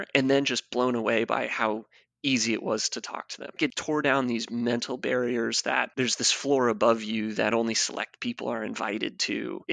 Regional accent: Vail, Colorado, United States; And I grew up in Vail, Colorado, which has a very high output of Olympic medalists from winter sports, skiers.

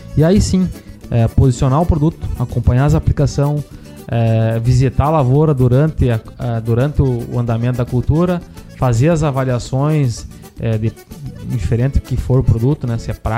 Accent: Santa Catarina, Brazil; eu vim do Oeste de Santa Catarina, em Noroeste, no Rio Grande do Sul

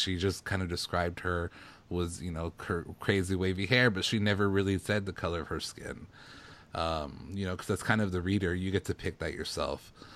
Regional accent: the South, United States; I'm from the South. So it's very, and my book is based in the South.

